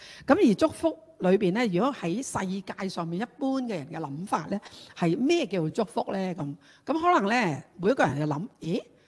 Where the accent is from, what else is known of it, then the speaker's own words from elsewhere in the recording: China; 其實我哋中國人咧好叻㗎